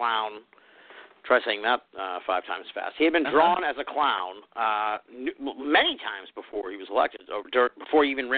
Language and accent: English; Massachusetts, United States; which is like Massachusetts story, and I'm from Mass